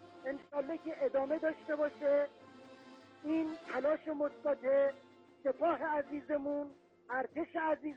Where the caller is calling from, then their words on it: Nodeh Enghelab, Razavi Khorasan, Iran; از شهر نوده انقلاب از استان خراسان رضوی.